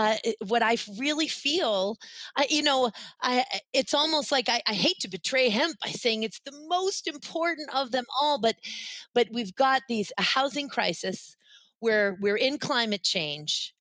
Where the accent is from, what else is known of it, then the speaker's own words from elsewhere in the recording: New England, United States; also born or lived in Boston; I grew up, of course, in New England. I was born in Boston.